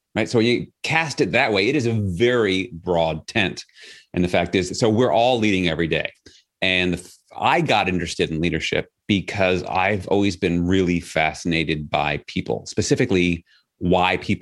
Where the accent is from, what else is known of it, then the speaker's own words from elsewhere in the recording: Flushing, New York, United States; So I mentioned I grew up in Flushing, Queens. So that's why I talk like this sometimes if I want to.